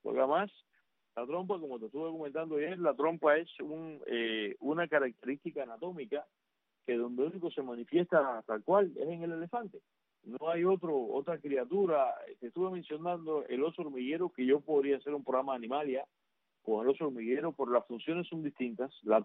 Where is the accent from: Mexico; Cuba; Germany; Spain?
Cuba; yo tuve un elefante de niño en Cuba, a principios de los años 60